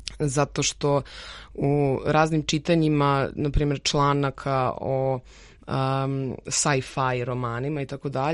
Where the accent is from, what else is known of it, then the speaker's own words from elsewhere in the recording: Bor, Bor District, Serbia; odlučili smo se da odemo u moj rodni grad Bor